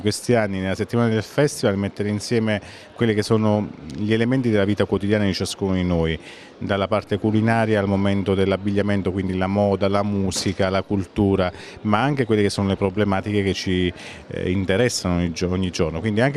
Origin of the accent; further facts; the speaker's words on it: Southern Italy, Italy; Sono fortunato perché sono terrone